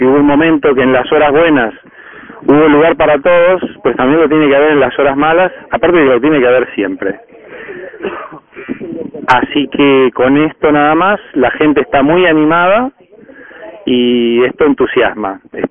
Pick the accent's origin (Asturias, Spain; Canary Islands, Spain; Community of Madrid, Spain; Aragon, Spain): Aragon, Spain; Zaragoza; Bueno, yo soy de Zaragoza